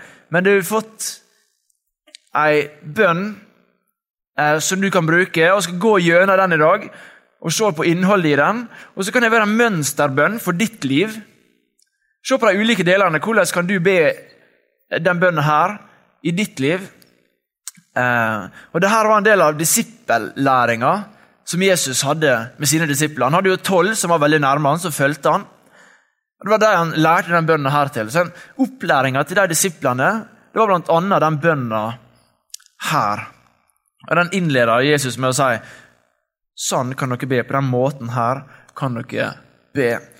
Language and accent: Norwegian; Godøya, Møre og Romsdal, Norway; now in Oslo, Norway; Jeg kommer fra Godøya. … Jeg har gått på Vestborg, og nå studerer jeg på Fjellag i Oslo, teologi.